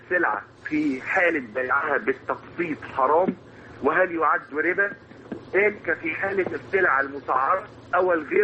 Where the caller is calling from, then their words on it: Alexandria, Alexandria Governorate, Egypt; من اسكندرية ومندوب حزب النور.